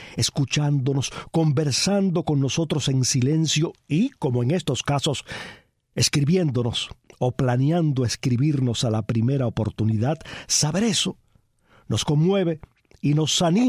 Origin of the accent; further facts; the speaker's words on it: Cuba; la gran mayoría de nosotros, como cubanos, comparte.